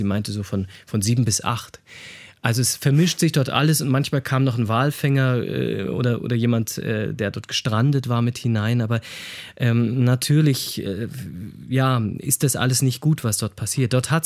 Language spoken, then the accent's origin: German; Osnabrück, Lower Saxony, Germany; in einem kleinen Dorf in der Nähe von Osnabrück, das ist meine Heimatstadt